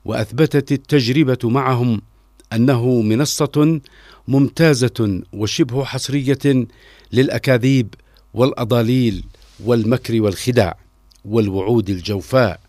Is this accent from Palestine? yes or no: yes; Palestine; أكلنا وشربنا كفلسطينيين وكعرب الأطنان من الهواء